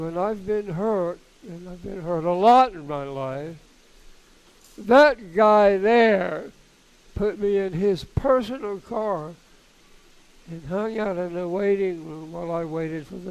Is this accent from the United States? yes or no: yes; Raleigh, North Carolina, United States; born there; also born or lived in Wilson; Born in Raleigh.